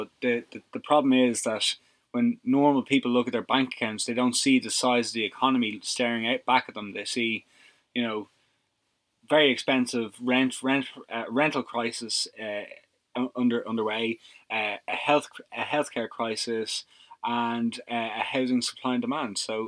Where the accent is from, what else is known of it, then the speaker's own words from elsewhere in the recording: Dublin, Leinster, Ireland; now I'm obviously from Dublin